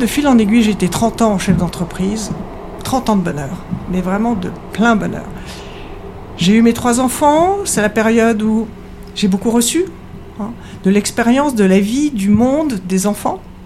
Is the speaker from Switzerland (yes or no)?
yes; Switzerland; born there; Et puis, il ne faut pas oublier que je suis née en Suisse.